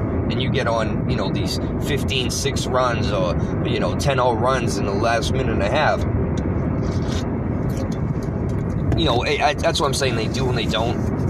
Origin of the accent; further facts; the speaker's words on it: Boston, Massachusetts, United States; I haven't been checking out Boston like that. It's my hometown team.